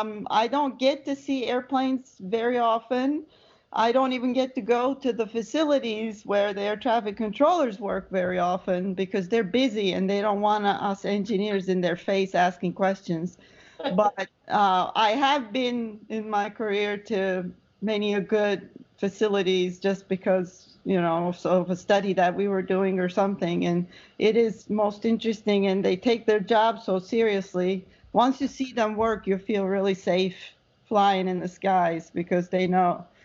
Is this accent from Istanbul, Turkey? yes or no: no; Ankara, Turkey; I was born and raised in Ankara, Turkey. It's the capital of Turkey, but it's not the most exciting town. But I went to all my schooling in Ankara till I graduated from college